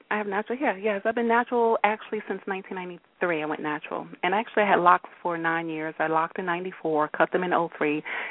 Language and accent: English; Queens, New York, United States; also born or lived in Brooklyn; now in Bloomfield, United States; I'm from Queens, New York, but I'm now living in Bloomfield, New Jersey, so I'm always in the city on my gigs.